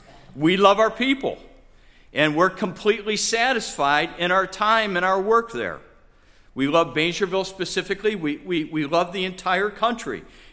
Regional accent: Cleveland, Ohio, United States; I'm a Clevelander, West Sider, proud of it. I have no problem saying that anywhere in this world. Where are you from? I'm a Cleveland West Sider. That's where I'm from.

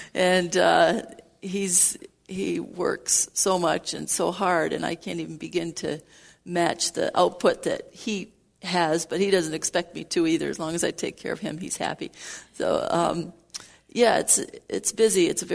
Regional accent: Grand Rapids, Michigan, United States; Okay, I'm from Grand Rapids, Michigan now, and that's where I grew up too. So I have the unusual privilege of being a pastor's wife who lives in my hometown, and my parents live just a few miles away.

